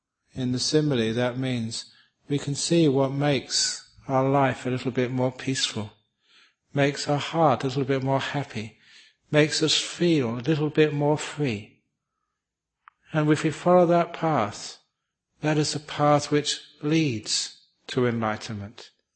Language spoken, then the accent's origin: English; London, United Kingdom; I often say I was actually grew up in the bush. Shepherd's Bush. The suburb of London, but still the bush, we used to call it.